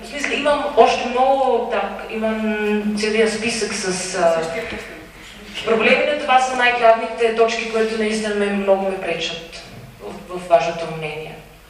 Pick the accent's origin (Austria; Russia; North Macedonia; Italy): Austria; Bulgarian is a second language; съм от Австрия и съм чушенка.